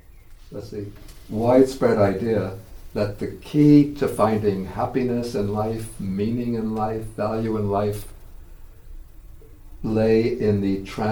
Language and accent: English; New York City, New York, United States; I'm speaking from an American perspective now, and from an urban American perspective. I grew up in New York City.